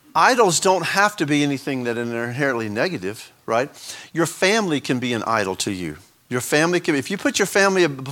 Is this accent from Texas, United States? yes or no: yes; Texas, United States; Well, we're from East Texas. We believe in family.